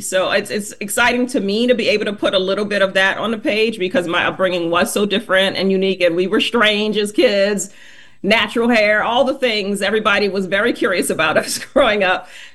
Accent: New Orleans, Louisiana, United States; There's a very interesting vibe to growing up in New Orleans. And so I wanted to share some of that in the book.

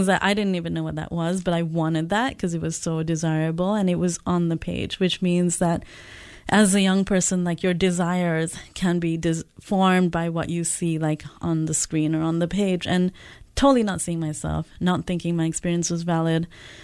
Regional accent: Nigeria; when I was growing up in Nigeria, we were all reading like Enid Blyton.

